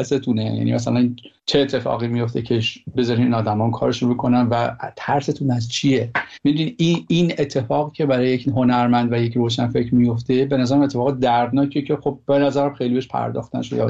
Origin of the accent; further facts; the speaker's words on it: Iran; moved away; من ایرانیم، دنیاییو که خودم توش بزرگ شدم از همه بهتر میشستم، با اینکه مثلا دارم 15 سال بیرون از ایران زندگی میکنم،